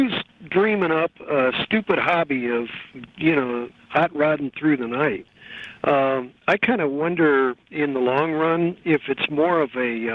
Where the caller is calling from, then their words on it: San Francisco, California, United States; I'm calling you from San Francisco in the middle of the night.